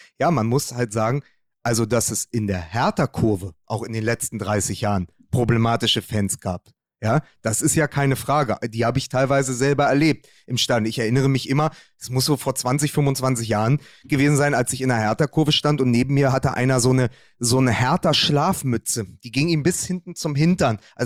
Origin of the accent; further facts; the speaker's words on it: Berlin, Germany; in Spandau hörst du da, wo ich herkomme, da hörst du das immer noch auf den Plätzen.